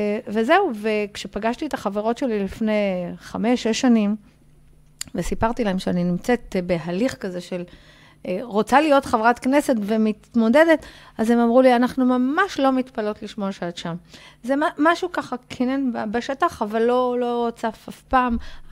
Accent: Ramat Gan, Tel Aviv District, Israel; ואני גדלתי ברמת גן.

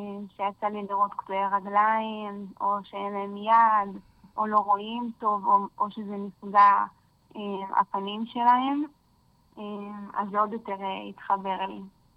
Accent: Lod, Central District, Israel; born there; לא, נולדתי בלד, ולפני בערך 10 שנים עברתי לשומרון.

